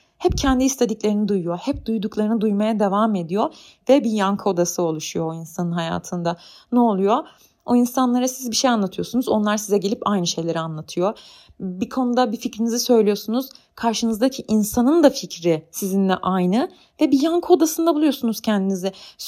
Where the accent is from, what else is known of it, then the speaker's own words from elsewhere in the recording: Sakarya, Turkey; now in Ankara, Turkey; Ben Sakarya'da doğup büyüdüm ve hani hayatımın beni şekillendirecek önemli bir kısmını Sakarya'da geçirdim. Sakarya'da küçük bir şehir ve el alem ne der baskısı yeterince hissedilen bir şehir bence.